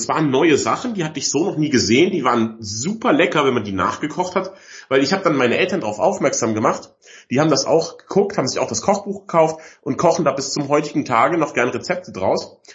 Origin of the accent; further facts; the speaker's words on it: Bavaria, Germany; wie man bei uns in Bayern sagt.